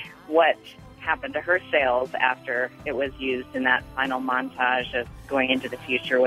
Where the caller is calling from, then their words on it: Alameda, California, United States; I'm calling from Alameda, California.